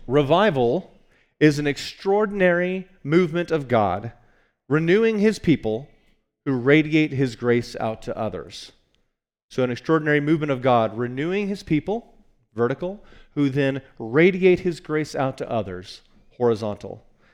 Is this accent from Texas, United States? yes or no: yes; Texas, United States; And so I grew up here in Texas, and when I bring up the word revival, if you grew up here, you may have said, like, oh, right, that's that thing we schedule.